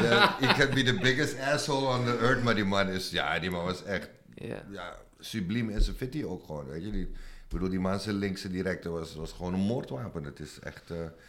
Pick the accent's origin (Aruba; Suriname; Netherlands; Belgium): Suriname; als Surinamer